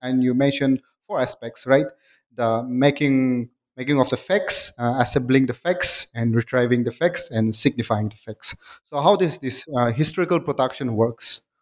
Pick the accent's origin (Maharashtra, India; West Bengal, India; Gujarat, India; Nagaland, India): Nagaland, India; I'm here in India, and, you know, my people are the Nagas. You know, I'm from Nagaland.